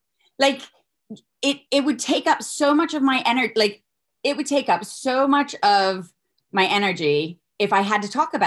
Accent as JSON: {"language": "English", "town": "Philadelphia", "region": "Pennsylvania", "country": "United States", "said": "And like, I'm from Philly. My bravado is very much a confident woman that can take anything on."}